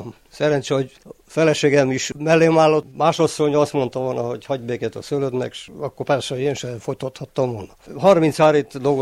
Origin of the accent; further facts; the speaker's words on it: Dumbrăvioara, Mureș County, Romania; Kükülödomborról. Itt születtem ebbe a házba, ahol most beszélgetünk.